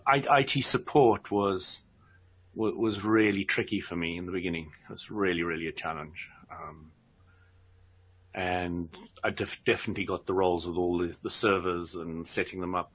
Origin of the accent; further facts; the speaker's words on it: South Africa; now in United Kingdom; I came from South Africa where everything was rough, bruff, and abrupt, and you just did it and you got out and you walked away, and that was it.